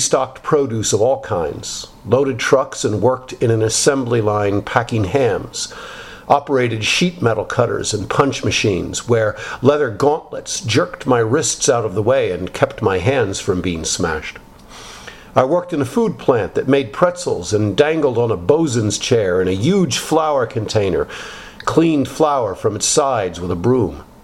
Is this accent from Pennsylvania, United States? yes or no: yes; Reading, Pennsylvania, United States; My hometown of Reading, Pennsylvania had lots of jobs for strong backs then, for the Reading Railroad, or in steel mills, or factories of every type.